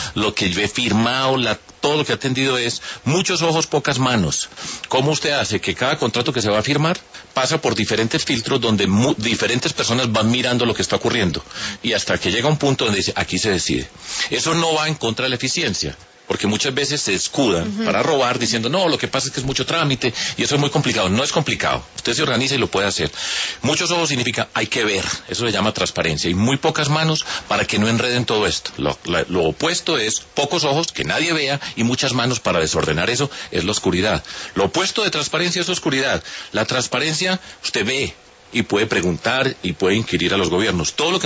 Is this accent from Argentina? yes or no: no; Medellín, Antioquia, Colombia; also born or lived in Bogotá; yo viví mucho tiempo en Bogotá, pero ahora estoy acá de la región. Yo vengo de Medellín, de Antioquia, etcétera.